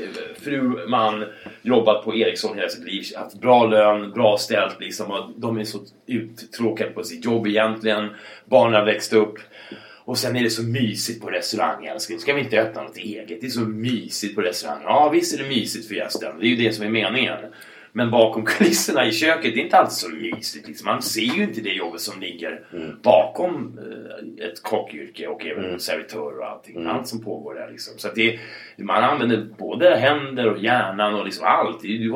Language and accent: Swedish; United States; now in Sweden; jag är uppvuxen i USA. Jag berättade det innan och jag vet inte om vi vet det här, men hej, jag har bott i USA till en viss del som ungdom och tonåring